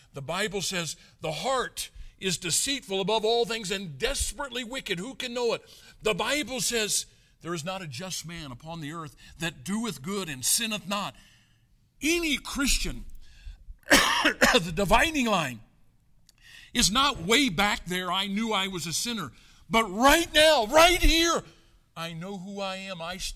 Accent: Chicago, Illinois, United States; I'm a guy from Chicago, Illinois.

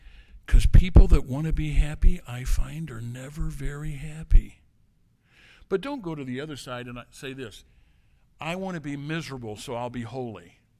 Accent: Midwest, United States; I'm about as much East Coast as I am left coast. I'm a Midwesterner.

